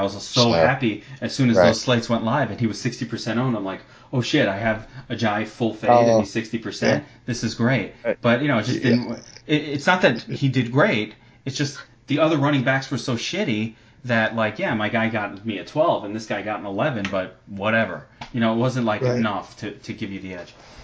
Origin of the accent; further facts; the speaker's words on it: New York, United States; I'm from New York. I like the Jets, and unfortunately, we never had anything.